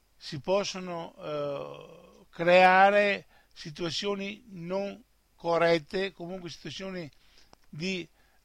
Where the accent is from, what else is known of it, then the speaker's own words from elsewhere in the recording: Veneto, Italy; Noi evidentemente non ci interessa come Veneto Serenissimo Governo e come patrioti veneti